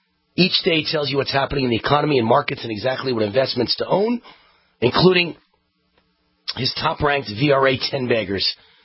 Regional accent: New York, United States; See, I'm from New York. I like that kind of crack fighting.

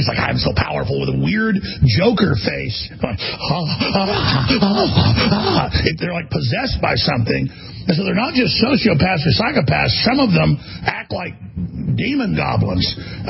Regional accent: Dallas, Texas, United States; Well, I've told the story growing up in Dallas, well, the richest county in Texas at the time.

